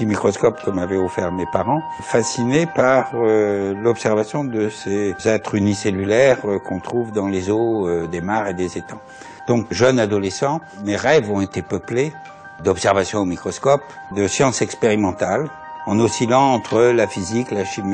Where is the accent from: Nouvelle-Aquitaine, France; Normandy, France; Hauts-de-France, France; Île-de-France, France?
Hauts-de-France, France; born there; Je suis né en Picardie, dans la Somme.